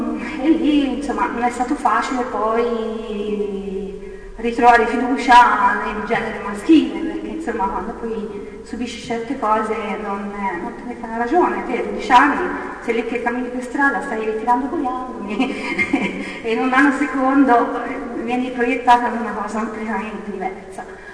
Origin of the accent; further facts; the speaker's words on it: Tuscany, Italy; accent: Tuscan; scusate l'accento toscano, sono toscana